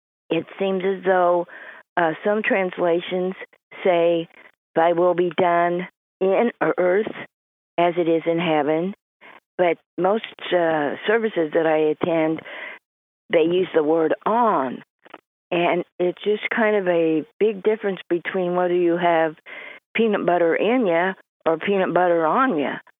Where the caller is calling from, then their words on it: White City, Kansas, United States; I'm calling from White City, Kansas.